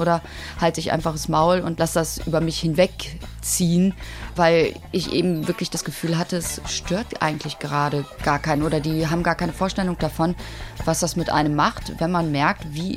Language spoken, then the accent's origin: German; Cologne, North Rhine-Westphalia, Germany; born there; Also ich bin 1974 in Köln geboren worden